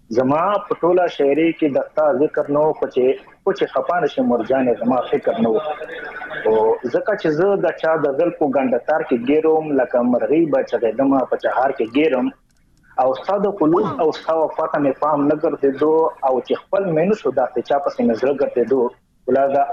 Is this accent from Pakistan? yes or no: yes; Khyber Pakhtunkhwa, Pakistan; مونږ دوا د وزیرستان یو